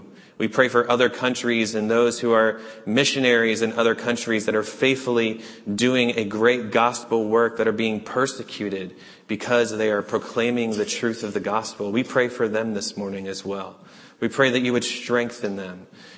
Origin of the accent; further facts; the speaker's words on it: New England, United States; Well, since I was a kid, I grew up in New England. Many of you know that.